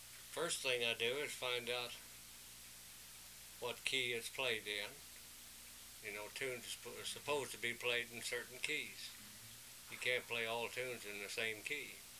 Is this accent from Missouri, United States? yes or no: yes; Missouri, United States; I grew up in Sullivan County. That's the north central part of Missouri.